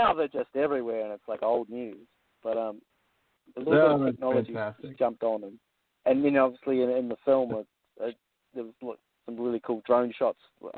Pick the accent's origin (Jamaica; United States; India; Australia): Australia; I grew up in Australia, and when we traveled over to America as a family